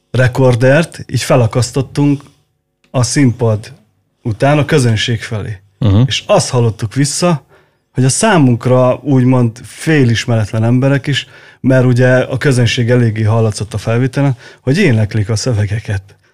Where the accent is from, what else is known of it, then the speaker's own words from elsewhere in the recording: Miskolc, Borsod-Abaúj-Zemplén, Hungary; mi borsörök miskolciak vagyunk